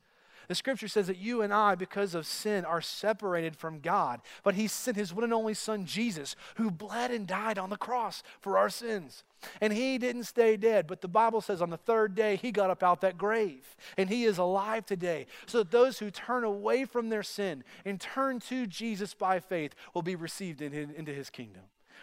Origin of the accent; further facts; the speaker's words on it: Kentucky, United States; moved away as an adult; Christy and I moved down here from Kentucky 5 years ago. And we were born and raised in Kentucky.